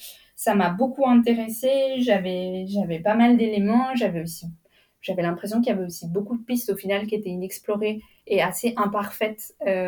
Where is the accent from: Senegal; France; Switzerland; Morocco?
France; Bourgogne-Franche-Comté; moi, je viens de la région de Franche-Comté, qui est une région transfrontalière avec la Suisse.